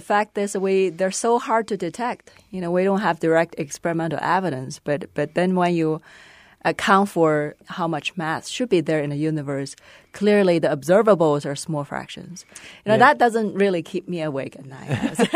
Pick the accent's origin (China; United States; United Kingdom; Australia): China; Beijing; English is a second language; So I grew up in China, Beijing, China.